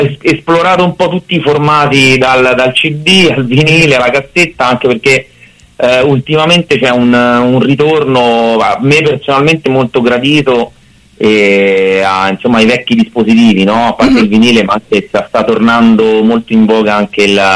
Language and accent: Italian; Latina, Lazio, Italy; Allora, noi siamo di Latina